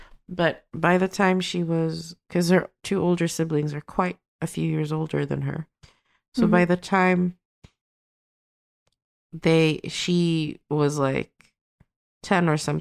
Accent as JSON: {"language": "English", "country": "Sweden", "tie": "born or raised there", "said": "I grew up in Sweden."}